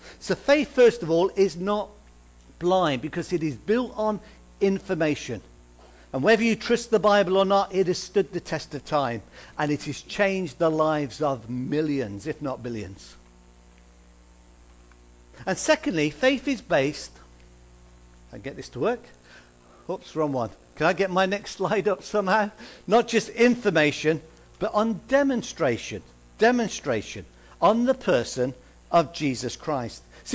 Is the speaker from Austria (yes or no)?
no; Midlands, United Kingdom; I come from the Midlands. I've been down in Hampshire about 30 years now. And when I grew up in the Midlands